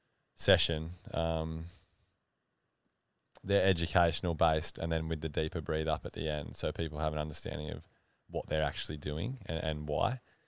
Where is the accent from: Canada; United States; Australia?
Australia; Ulladulla, New South Wales; with a guy called Matt Kinnair from Ulladulla, actually, from my hometown.